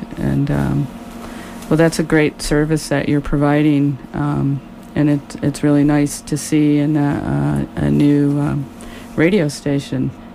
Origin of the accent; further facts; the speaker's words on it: Chicago, Illinois, United States; You know, I'm from Chicago area, and I had no idea that Somalians were so heavily located there.